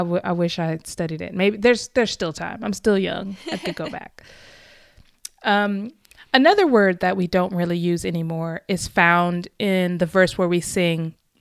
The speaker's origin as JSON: {"language": "English", "country": "United States", "said": "And also a little shout out to my home country. This tune was an American tune, just so you know."}